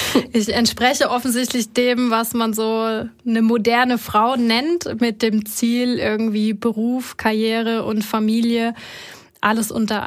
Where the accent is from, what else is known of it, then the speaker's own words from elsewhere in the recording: Germany; Und ich komme ja aus Deutschland.